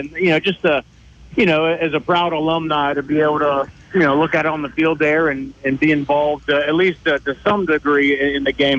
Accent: Cincinnati, Ohio, United States; It's about 55 degrees, but look, I'm from Cincinnati.

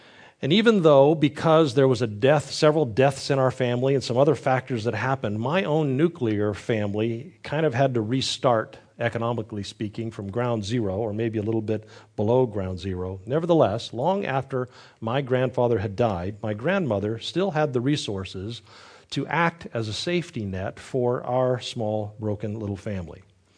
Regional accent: California, United States; Now again, I grew up in California where real estate went through a tremendous boom in much of the 20th century.

